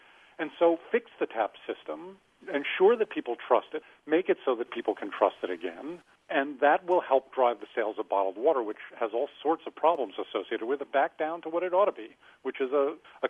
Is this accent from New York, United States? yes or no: yes; New York City, New York, United States; I grew up in New York City originally, a city that has a wonderful public water supply.